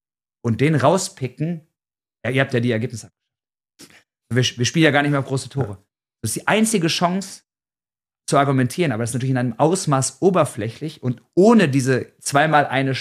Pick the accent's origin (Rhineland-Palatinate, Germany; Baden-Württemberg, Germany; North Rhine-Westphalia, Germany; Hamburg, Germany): North Rhine-Westphalia, Germany; ich komme aus dem Ruhrgebiet